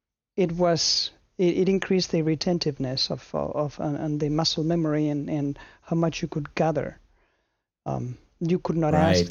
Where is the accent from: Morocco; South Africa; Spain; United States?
Spain; Madrid, Community of Madrid; I was born and raised in Spain, in Madrid